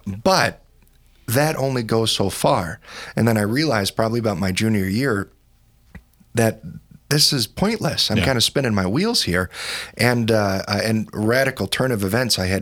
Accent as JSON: {"language": "English", "town": "Rapid City", "country": "United States", "tie": "born or raised there", "said": "So, so actually, I grew up in Rapid City. My folks were in the military."}